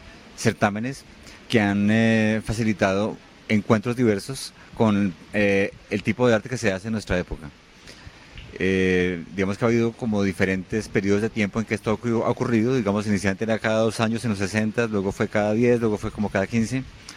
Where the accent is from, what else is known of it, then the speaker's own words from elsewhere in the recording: Colombia; como algunos del equipo curatorial, como colombianos, otro tipo de imaginarios culturales diferentes sobre Medellín